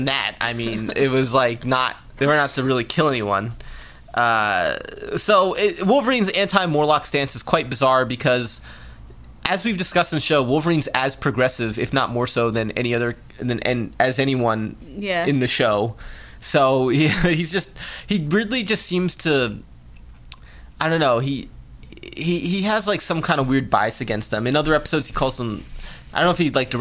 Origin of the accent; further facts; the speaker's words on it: Canada; Yeah, I'm from Canada.